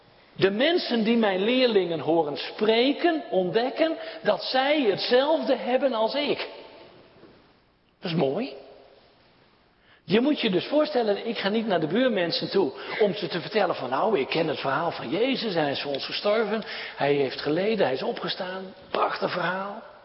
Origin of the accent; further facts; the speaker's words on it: Friesland, Netherlands; Ja, ik ben een Friese, dan zeg je Meza.